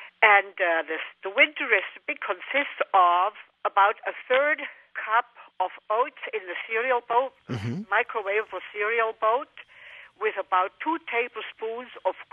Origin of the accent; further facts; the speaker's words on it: Switzerland; I am originally from Switzerland